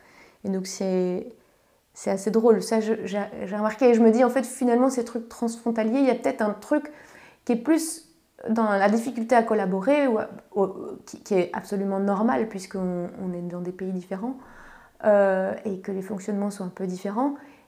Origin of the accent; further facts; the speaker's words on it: Grand Est, France; de me retrouver à faire des expositions au Luxembourg en tant que Lorraine et pas en Lorraine